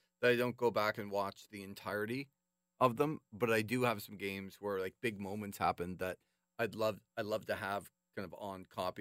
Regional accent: Toronto, Ontario, Canada; growing up in Toronto

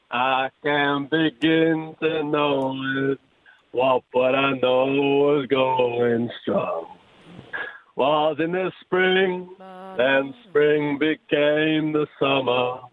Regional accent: England, United Kingdom; Yeah, I'm from England.

